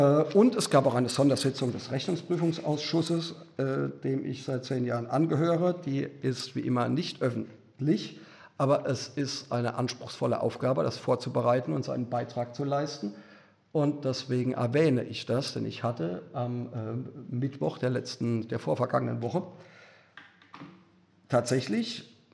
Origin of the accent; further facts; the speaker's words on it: Ludwigshafen, Rhineland-Palatinate, Germany; Aber da ich aus Ludwigshafen komme